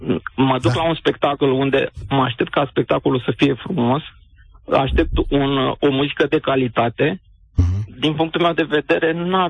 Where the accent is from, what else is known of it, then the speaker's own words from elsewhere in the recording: Craiova, Dolj, Romania; Sunt din Craiova